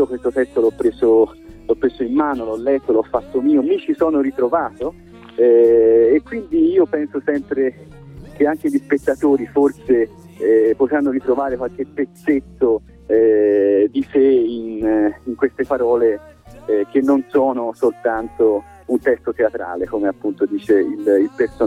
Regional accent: Tuscany, Italy; accent: Tuscan; Bensì sono toscano, toscanissimo, sì, vengo dalla provincia di Firenze e questo sì, ahimè, lo sentirete sia oggi e domani, spero un po' meno.

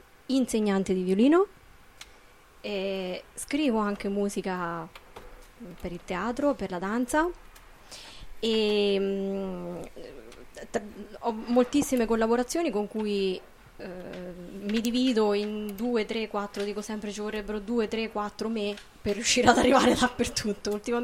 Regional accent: Cingoli, Marche, Italy; io sono nata a Cingoli e risiedo tuttora a Cingoli, nonostante la vita nomade che fa un musicista, per cui poi però comunque dormo a Cingoli.

